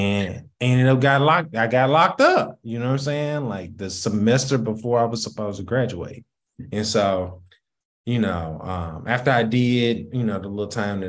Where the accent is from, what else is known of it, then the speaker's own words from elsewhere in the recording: Raleigh, North Carolina, United States; also born or lived in Memphis, Tennessee; I grew up, first half of my life, I grew up in Orange Mound. Second half of my life, I grew up in Raleigh.